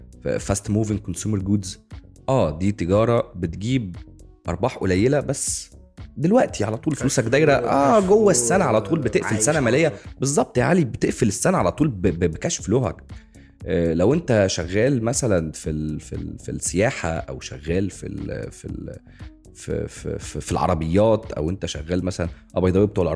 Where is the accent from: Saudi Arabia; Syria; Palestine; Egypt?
Egypt; الانترست ريت دلوقتي عندنا في مصر